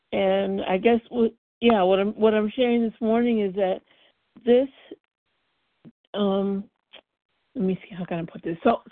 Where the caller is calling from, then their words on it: Connecticut, United States; I'm calling from Connecticut.